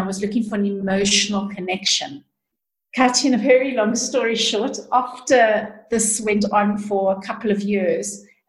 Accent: South Africa; I grew up in South Africa, and we grew up poor.

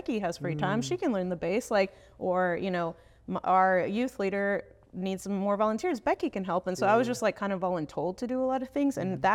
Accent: United States; Like I'm Mexican American. So both of my parents are Mexican immigrants, but I was born here and grew up in a small Spanish speaking church.

